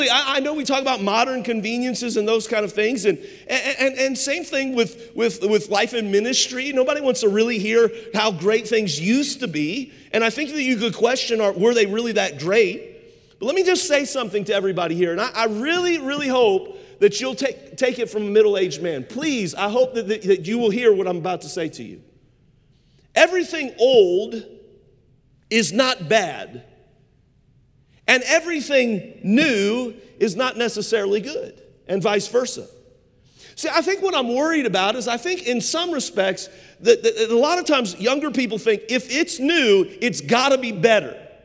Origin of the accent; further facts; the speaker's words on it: Cincinnati, Ohio, United States; I grew up in Cincinnati, Ohio. I lived so close to our school.